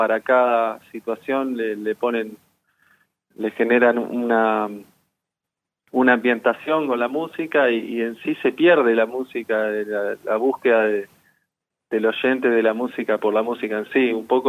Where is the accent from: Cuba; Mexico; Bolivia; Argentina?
Argentina; Centenario, Neuquén; moved away as an adult; now in Buenos Aires, Argentina; Yo vivo en Buenos Aires, cuando soy de Centenario, en realidad.